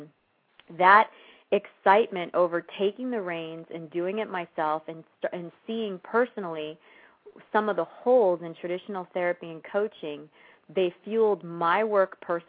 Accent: Boston, Massachusetts, United States; Well, first of all, I hail from the East Coast, Boston to be exact, and my time there, it definitely had a huge impact on my life

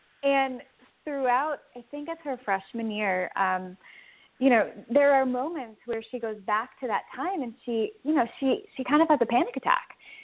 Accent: New York, United States; I grew up in New York, but I'm in school down south.

